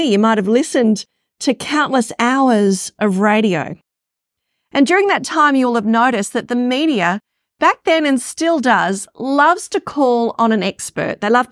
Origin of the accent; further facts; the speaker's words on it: Kalamunda, Western Australia, Australia; Growing up in Kalamunda, here in Western Australia, I watched my mum bring in the daily newspaper every single day.